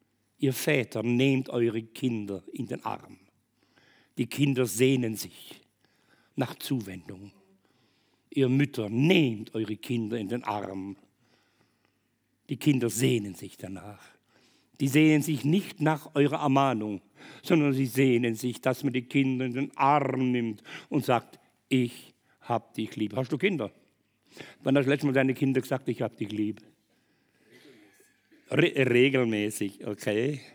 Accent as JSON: {"language": "German", "country": "Germany", "said": "hallo, ich komme aus Deutschland."}